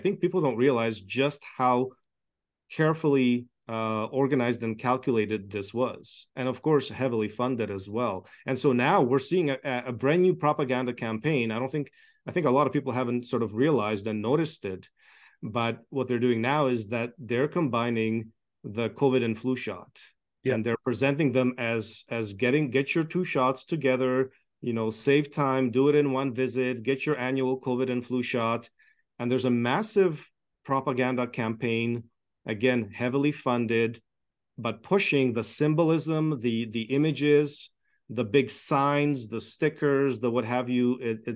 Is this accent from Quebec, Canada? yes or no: no; Toronto, Ontario, Canada; listen, I grew up in Toronto. Like, I was very central, politically all my life. I'm an immigrant kid from a communist country.